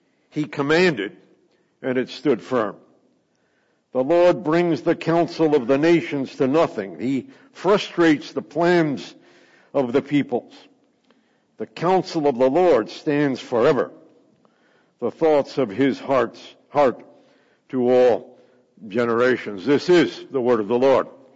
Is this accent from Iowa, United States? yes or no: no; California, United States; being a Californian who's used to preaching in large Presbyterian churches wearing a Hawaiian shirt, whenever I travel out of California